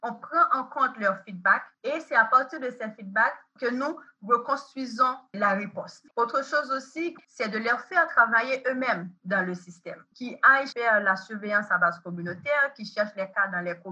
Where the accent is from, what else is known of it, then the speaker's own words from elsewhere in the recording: Port-au-Prince, Ouest, Haiti; Oh, comme vous savez, je suis née en Haïti. J'ai grandi dans une zone très populaire à Port-au-Prince.